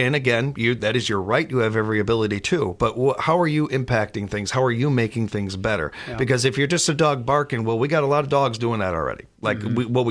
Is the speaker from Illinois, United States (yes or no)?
yes; Chicago, Illinois, United States; this is something that I deal with from my hometown and from where I'm from. And anytime you see Chicago in the news, you hear about it talked about like it's a third world country or it's a war zone